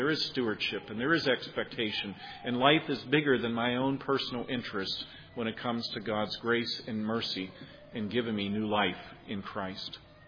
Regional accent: Gettysburg, Pennsylvania, United States; It reminds me, growing up in Gettysburg, of the local steeples there that would always dong out the time of day.

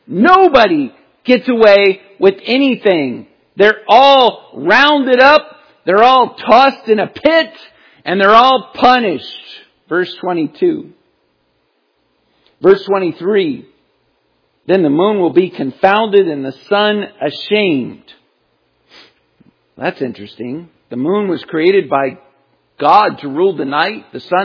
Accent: Virginia Beach, Virginia, United States; now in Georgia, United States; But I grew up in Virginia Beach. We used to get the real thing in Virginia Beach.

